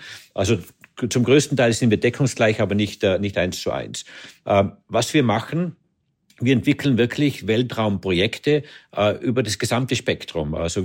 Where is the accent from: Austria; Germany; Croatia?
Austria; ich komme aus Österreich, wie Sie wissen.